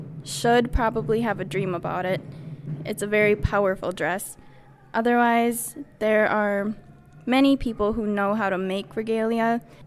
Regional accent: Nett Lake, Minnesota, United States; I'm from the Boys Fort Indian Reservation, Net Lake.

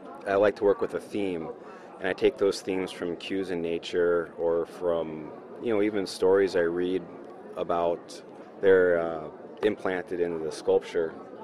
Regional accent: Wisconsin, United States; moved away; No, I'm from Wisconsin, but I've lived here for about 17 years

